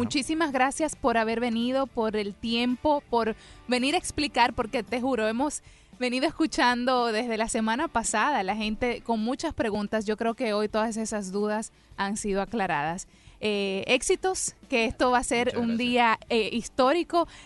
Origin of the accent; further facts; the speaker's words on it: Dominican Republic; Yo me pregunto, yo soy dominicana, y quizás no conozco mucho lo de las leyes en Venezuela